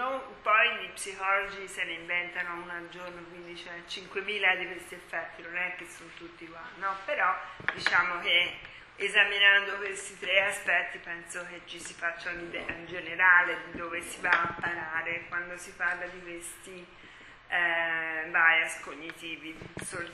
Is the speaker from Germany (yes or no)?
no; Florence, Tuscany, Italy; Per cui io sono di Firenze e c'è questa cosa che ce l'abbiamo con i pisani